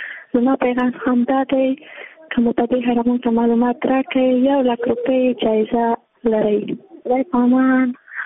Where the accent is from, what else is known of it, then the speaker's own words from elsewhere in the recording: Jowzjan, Afghanistan; زه د جوزجان د ولایت یم.